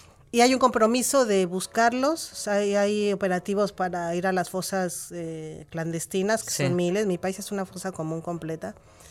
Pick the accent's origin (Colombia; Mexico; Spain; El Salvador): Mexico; now in Argentina; En mi país se supone que hay una democracia, o que había. Y en ese proceso, y los desaparecidos siguen desapareciendo todos los días en México